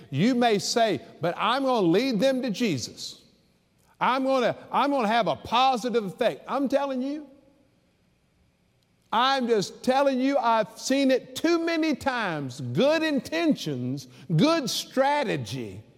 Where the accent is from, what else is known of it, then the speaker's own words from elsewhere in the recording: Savannah, Georgia, United States; I remember when I grew up in Savannah. So we had oceanfront beach, Tybee Island.